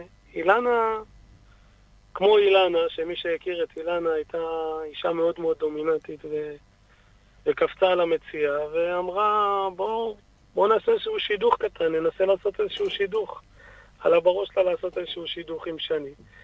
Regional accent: Shtula, Northern District, Israel; born there; אי שם בשנת 81, שנולדתי. נולדתי במושב שטולה, בגבול הצפון. מושב של חקלאים, וממש גם נמצא שם על גבול הצפון.

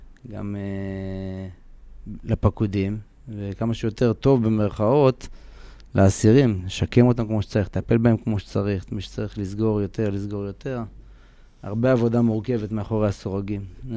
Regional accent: Haifa, Haifa District, Israel; נראה לי שגן משחקים בשכונת בת גלים, איפה שגדלתי עד גיל 6-7.

